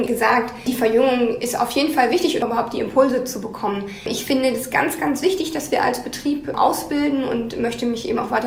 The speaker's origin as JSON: {"language": "German", "region": "Lower Saxony", "country": "Germany", "said": "Also ich komme eigentlich aus Niedersachsen und würde mich von daher schon auch als Norddeutsche sehen und habe mich sozusagen jetzt noch weiter in den Norden vorgearbeitet."}